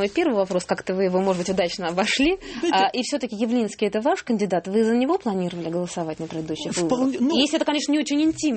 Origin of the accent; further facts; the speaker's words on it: Saint Petersburg, Russia; Я, например, из Петербурга приехала